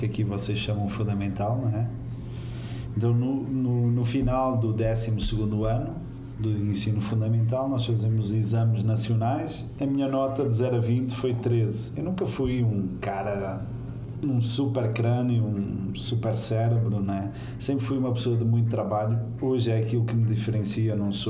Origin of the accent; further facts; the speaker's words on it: North, Portugal; Eu sou do Norte e pensava que tinha sido colocado só opções de Coimbra para cima.